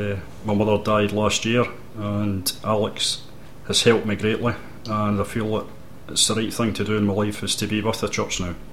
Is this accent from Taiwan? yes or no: no; Paisley, Scotland, United Kingdom; now in Ardrossan, United Kingdom; Originally I'm from Paisley, and we moved up north when I was 17. I spent most of my adult life up north, and we moved back down here when I was about 33 for work.